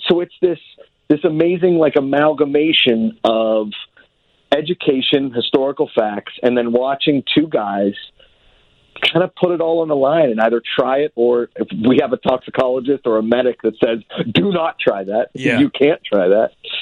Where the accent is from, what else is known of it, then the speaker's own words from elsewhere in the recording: Pittsburgh, Pennsylvania, United States; I'm a dude from Pittsburgh. I've been living in California now for about 12 years.